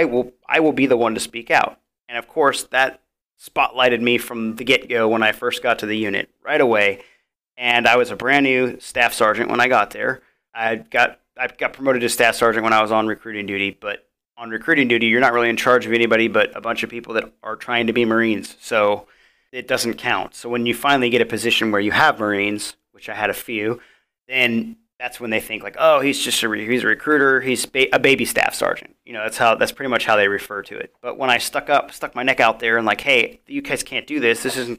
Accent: Auburn, Washington, United States; So I came back to my hometown, Auburn, Washington, and then I moved to Umclaw. So I am now in Washington State.

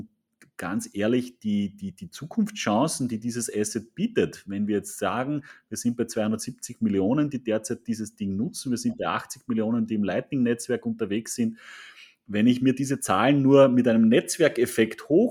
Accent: Austria; das hat jeder Mensch so ein bisschen drin bei uns in Österreich

